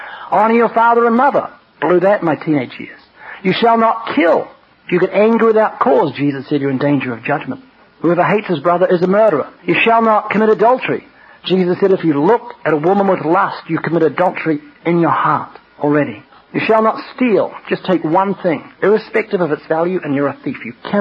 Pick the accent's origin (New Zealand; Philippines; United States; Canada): New Zealand; I'm not Australian. I'm from New Zealand